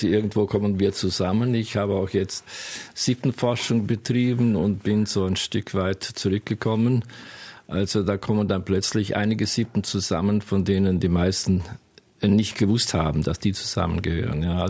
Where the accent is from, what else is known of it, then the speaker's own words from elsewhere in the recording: Giesingen, Vorarlberg, Austria; Ich bin ein waschechter Giesinger. Wohne in Giesingen. Bin allerdings, ja, ich war 8 Jahre musikalisch tätig in Giesingen. Bin dann 65 nach Rankweil gekommen.